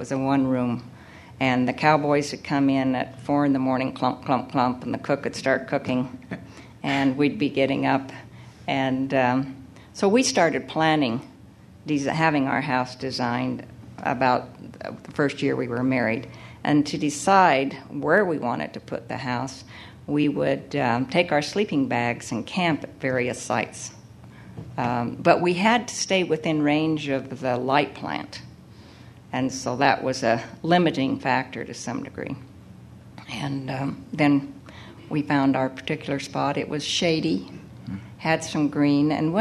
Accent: Blackfoot, Idaho, United States; I was raised in Blackfoot, Idaho, and Blackfoot had an auction, a cattle and horse auction

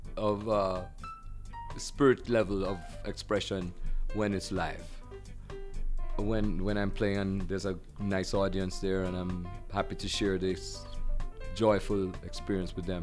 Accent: Jamaica; I grew up in Jamaica playing in the recording sessions when I was like 14, 15 years old

